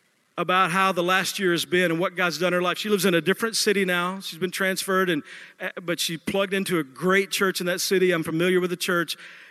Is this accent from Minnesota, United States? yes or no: no; Texas, United States; I'm from Texas. That's what happens.